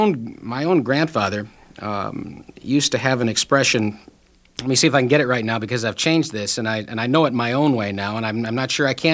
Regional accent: Gloversville, New York, United States; I grew up in upstate New York, as you might imagine, in a small town called Gloversville that was famous for all sorts of leather goods, particularly gloves.

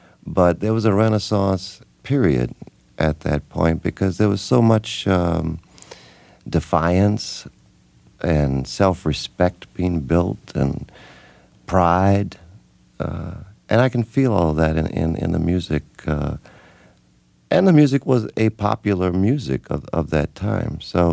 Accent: New Orleans, Louisiana, United States; From a child, I heard the real bottom-line traditional New Orleans music, the brass bands in the streets for funerals, and then we had the party bands for christenings and birthday parties

